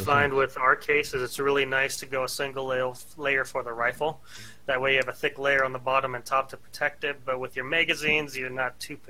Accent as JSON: {"language": "English", "region": "Montana", "country": "United States", "tie": "born or raised there", "said": "I grew up in Montana on the farm, and I think I was 7, 8 years old when first went gopher hunting and target practicing."}